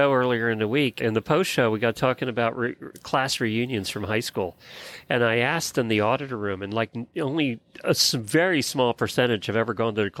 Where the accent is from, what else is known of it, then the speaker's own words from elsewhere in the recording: Ocala, Florida, United States; from Ocala, Florida